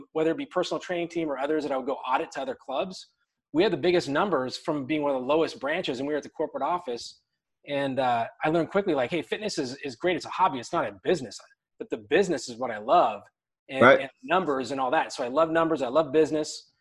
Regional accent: Portland, Oregon, United States; Yeah, so I was born in Portland Metro, Portland, Oregon, that is. You know, grew up kind of a middle-class kid.

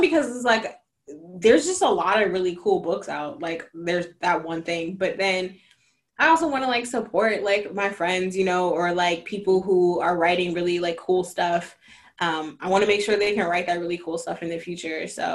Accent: Oakland, California, United States; Like, I'm from Oakland. Like, everyone was going to be, like, out here saying hella and all that stuff. Like, that's me.

